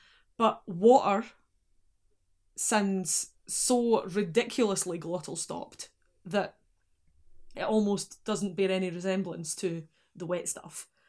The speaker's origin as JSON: {"language": "English", "region": "Scotland", "country": "United Kingdom", "said": "I'm from Scotland."}